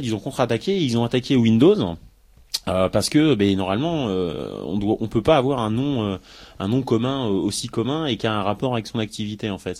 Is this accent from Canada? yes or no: no; France; nous, en tant que français, on y bite que dalle.